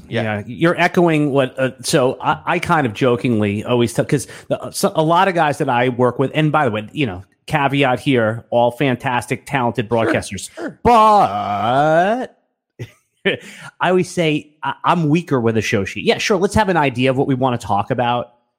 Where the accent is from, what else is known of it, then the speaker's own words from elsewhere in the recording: New York City, New York, United States; I grew up in New York City listening to Z100 Morning Zoo, KTU